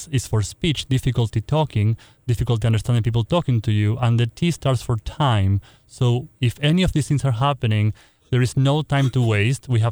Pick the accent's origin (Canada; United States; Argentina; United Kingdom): Argentina; Argentina.